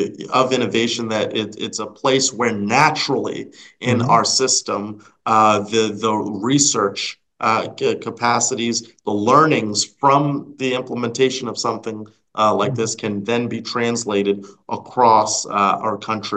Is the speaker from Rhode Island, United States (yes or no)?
yes; Rhode Island, United States; I'm from Rhode Island. Climate mm-hmm. change is already impacting us.